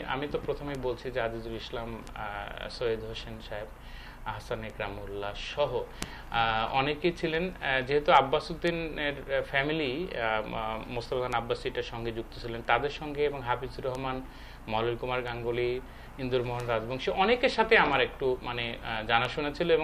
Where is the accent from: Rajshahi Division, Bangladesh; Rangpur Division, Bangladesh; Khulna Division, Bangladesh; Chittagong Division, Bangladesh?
Rangpur Division, Bangladesh; Gaibandha; born there; যেহেতু আমার নানার বাড়িতে আমি মানুষ হয়েছি, আমার জন্ম হয়েছে গাইবান্ধা, আমার দাদার বাড়ি বগুড়ায়।